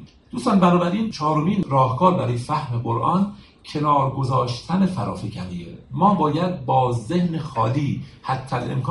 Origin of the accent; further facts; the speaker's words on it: Iran; اگر من که ایرانیم تحقیق کنم در تاریخ در این موضوع